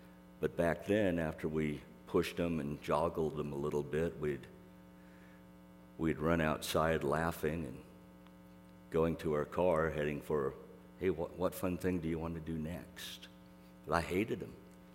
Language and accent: English; Corvallis, Oregon, United States; I grew up in Corvallis, Oregon, the home of Oregon State University, from which I graduated in 76